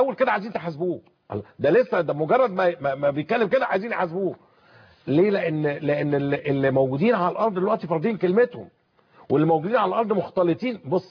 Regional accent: Giza, Giza Governorate, Egypt; ابص الاقي عندنا في المنطقه، انا من الجيزه مثلا

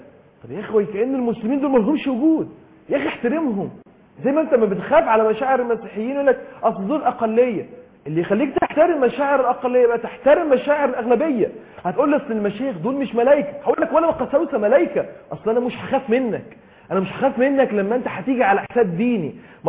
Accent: Egypt; واحنا كمصريين بنموت في هزار والضحك

